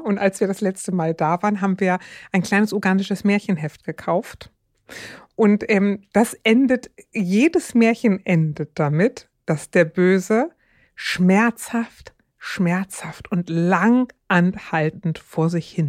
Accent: Zonenrandgebiet (inner German border area), Germany; ich komme aus dem Zonenrandgebiet und ich bin mit dem DDR-Fernsehen groß geworden.

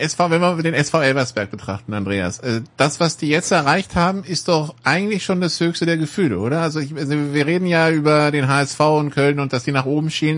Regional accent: France; Ich bin Franzose.

